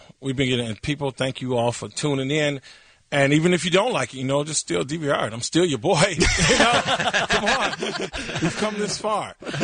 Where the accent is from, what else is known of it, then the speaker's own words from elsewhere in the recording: Chicago, Illinois, United States; You know, I'm from Chicago and it's set in Chicago.